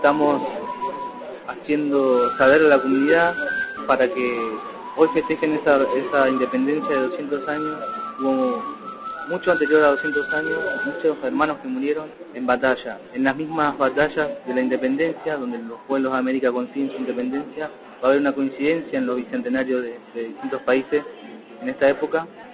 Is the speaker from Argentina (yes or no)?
yes; Moreno, Buenos Aires Province, Argentina; Precisamente yo crecí en Moreno